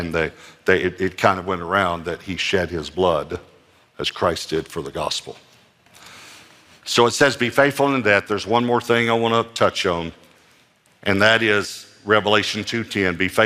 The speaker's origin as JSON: {"language": "English", "region": "Texas", "country": "United States", "tie": "born or raised there", "said": "When I grew up in East Texas"}